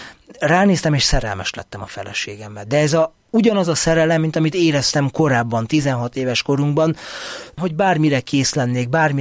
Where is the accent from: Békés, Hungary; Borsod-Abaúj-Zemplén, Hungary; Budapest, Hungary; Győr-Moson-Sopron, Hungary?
Budapest, Hungary; Újpestnek azon a részén, ahol én felnőttem